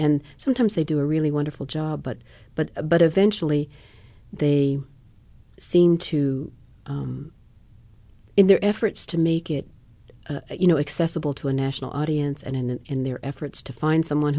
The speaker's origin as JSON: {"language": "English", "country": "United States", "said": "Well, you know, I'm just an American who watches TV a lot."}